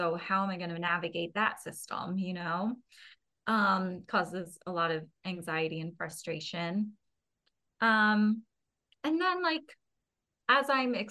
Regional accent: New Jersey, United States; I grew up in South

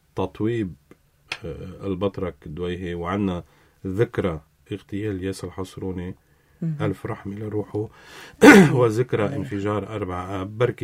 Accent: Lebanon; أنا أعمل عيلي كلبناني

